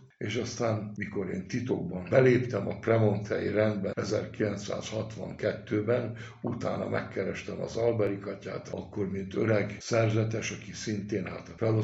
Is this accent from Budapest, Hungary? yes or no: yes; Budapest, Hungary; Én kőbányai gyerek vagyok.